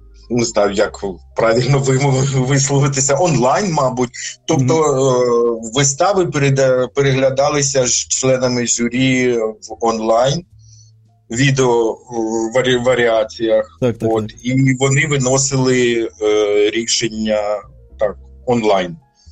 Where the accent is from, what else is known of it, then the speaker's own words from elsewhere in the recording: Bila Tserkva, Kyiv Oblast, Ukraine; я сам з Чорнобильської зони, я все життя прожив в четвертій зоні забруднення.